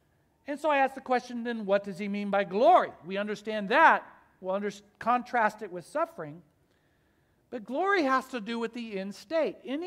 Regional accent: Oklahoma, United States; I remember reckon growing up in the Midwest in Oklahoma.

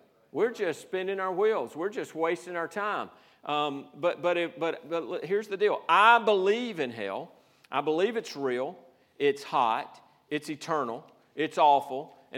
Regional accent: Georgia, United States; Okay, so I'm from Georgia. We say hail.

